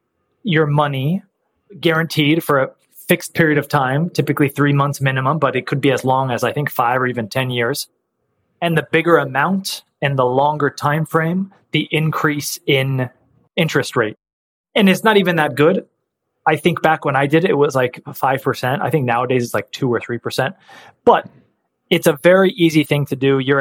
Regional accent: Redwood City, California, United States; In the Silicon Valley, if people are familiar with California, it's in between San Francisco and San Jose on the peninsula there. It's a city called Redwood City.

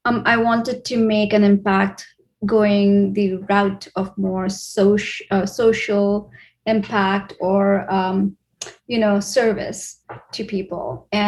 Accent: India; moved away as an adult; Where I grew up in India, there aren't four seasons. I mean, there's monsoons, there's summer, there's winter, but you don't see the fall colors that you see here.

